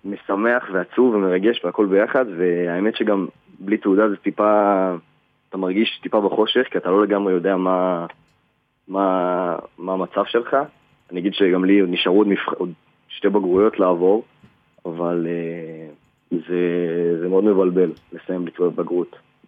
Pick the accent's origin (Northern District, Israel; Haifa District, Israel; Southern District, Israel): Haifa District, Israel; Nesher; נולדתי בנשר, חייתי את כל החיים שלי פה, כל החברים שלי מפה, גדלתי בתנועת הצופים בנשר, אני המון שנים הייתי פה בתנועת נוער, עיר מדהימה